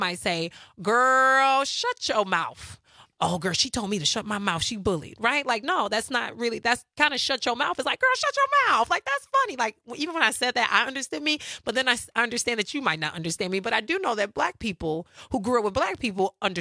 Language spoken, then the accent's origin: English; Madison, Wisconsin, United States; sometimes growing up in Madison, Wisconsin, what I have coined as the sunken place